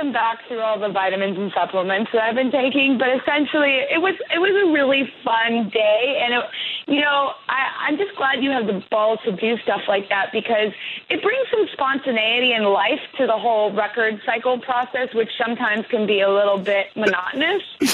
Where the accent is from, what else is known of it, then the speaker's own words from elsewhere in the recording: Santa Barbara, California, United States; And then I made a lot of records here in my hometown of Santa Barbara, which is kind of like a very natural, organic type of place.